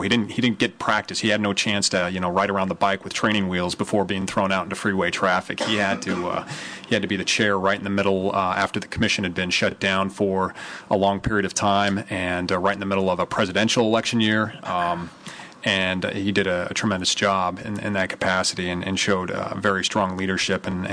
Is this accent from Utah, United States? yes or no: yes; Utah, United States; from the bordering state of Nevada, to where I grew up in Utah.